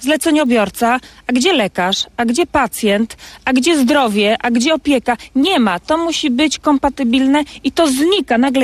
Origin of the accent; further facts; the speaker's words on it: Gdynia, Pomeranian Voivodeship, Poland; Jestem przede wszystkim gdynianką